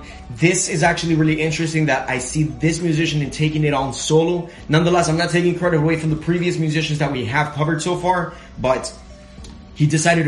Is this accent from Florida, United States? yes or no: yes; Miami, Florida, United States; So I'm actually from Miami, Florida, if you guys did not know that.